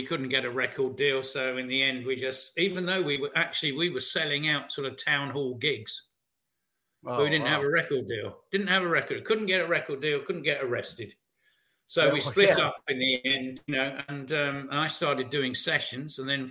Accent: Brighton, South East England, United Kingdom; which was … which was based in my hometown Brighton, in England

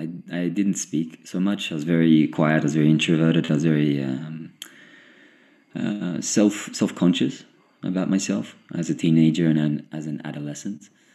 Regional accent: Gold Coast, Queensland, Australia; also born or lived in New South Wales; I'm not from South Australia. I was actually just there for about 12 months

